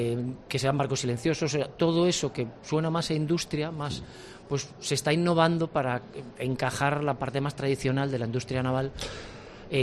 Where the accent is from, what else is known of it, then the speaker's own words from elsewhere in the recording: Vigo, Galicia, Spain; yo que soy gallego de Vigo